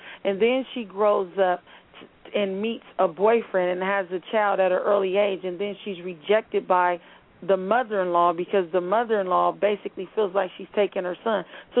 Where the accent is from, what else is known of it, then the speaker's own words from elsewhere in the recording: Pomona, California, United States; I was born in Upland, but, yes, I was raised in the Pomona area.